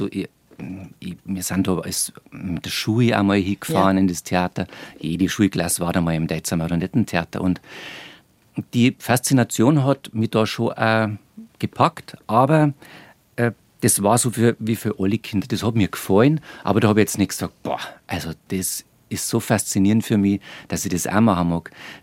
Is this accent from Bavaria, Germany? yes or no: yes; Reichersbeuern, Bavaria, Germany; Ich bin nämlich aus Reichersbayern. Das ist ein kleiner Ort zwischen Bad Tölz und Tegernsee. Mhm. Und ja, da habe ich eine ganz wunderbare Kindheit verbracht